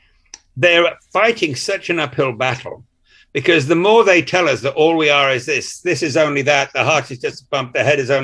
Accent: Scotland, United Kingdom; There's one house in my Scottish village, I'm talking from Scotland, which has done decorations outside.

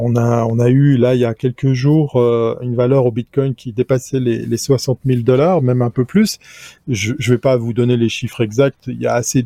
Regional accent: Switzerland; Je pourrais être mesquin puisque je suis suisse

